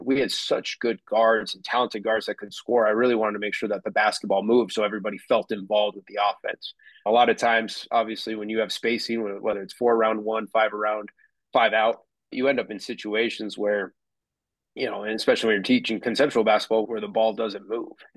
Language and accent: English; Phoenix, Arizona, United States; being back in Phoenix. I'm from Phoenix.